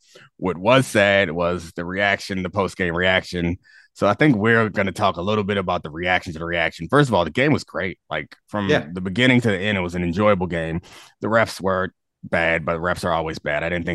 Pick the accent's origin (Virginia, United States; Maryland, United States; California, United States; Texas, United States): Maryland, United States; Baltimore; now in Washington, United States; I'm from Baltimore and I live in DC now